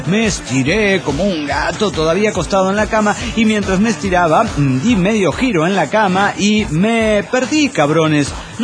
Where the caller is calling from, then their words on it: Villahermosa, Tabasco, Mexico; de Villahermosa, Tabasco, México.